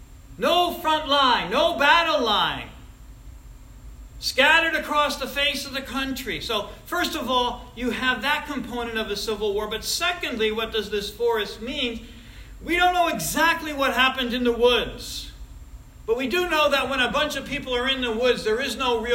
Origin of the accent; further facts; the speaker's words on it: Troy, New York, United States; We had that growing up in South Troy. It was very convenient. South Troy against the world.